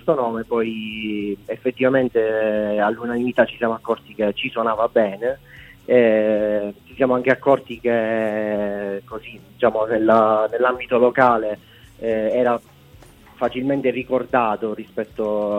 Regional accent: Ragusa, Sicily, Italy; Noi siamo proprio di Ragusa.

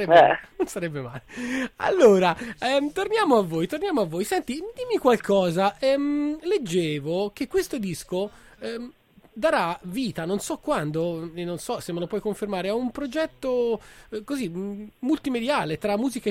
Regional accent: Tuscany, Italy; Poi per noi toscani la bestemmia, più che un fatto di credo, è un fatto proprio di sintassi. Io vengo dal Granducato, sì

